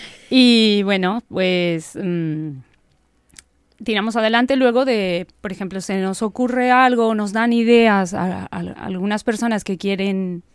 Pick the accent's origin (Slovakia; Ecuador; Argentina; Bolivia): Bolivia; yo soy de Bolivia, y es muy distinto al que imparten aquí